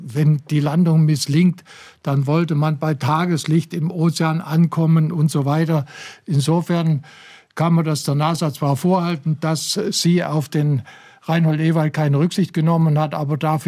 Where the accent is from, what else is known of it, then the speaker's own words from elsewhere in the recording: Saxony, Germany; Also ich komme aus dem Vogtland, das liegt relativ dicht am Fichtelgebirge.